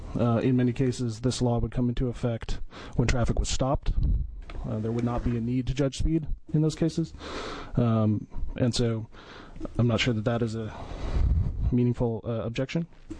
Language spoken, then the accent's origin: English; Salem, Oregon, United States; I'm also an Oregon native. I grew up here in Salem, Oregon.